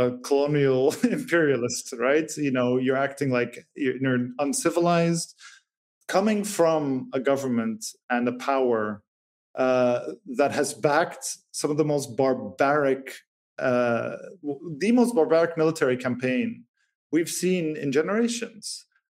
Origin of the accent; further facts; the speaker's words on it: Lebanon; And actually growing up in Lebanon, you're very much dependent because the state is very weak